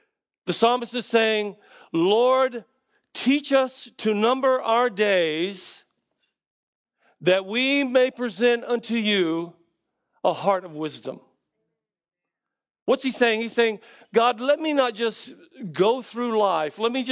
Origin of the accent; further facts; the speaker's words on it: South Carolina, United States; now in Tallahassee, United States; you hear the colloquialisms that you grew up with here in the South. I grew up in South Carolina.